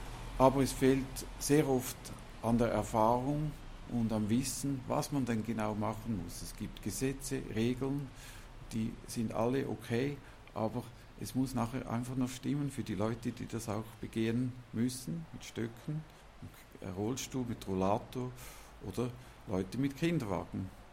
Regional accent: Wesen, St. Gallen, Switzerland; Ich bin ein geborener Wesener. Ich bin 1956 hier im Dorf geboren.

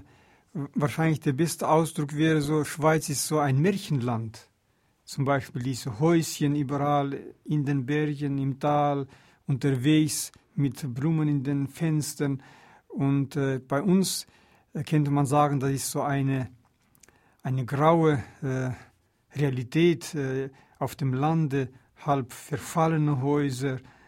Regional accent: Karaganda, Karaganda Region, Kazakhstan; German is a second language; Und Karaganda, meine Heimatstadt in Kasachstan

